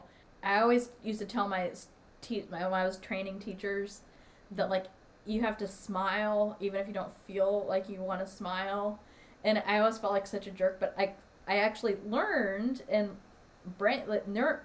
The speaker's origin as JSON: {"language": "English", "region": "Tennessee", "country": "United States", "said": "And then, because I'm from Tennessee, and I love"}